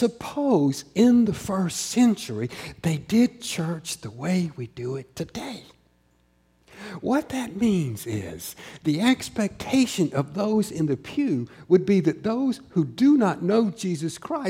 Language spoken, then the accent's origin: English; the South, United States; So I grew up in the South. I grew up in the South, and there's snakes all over the place.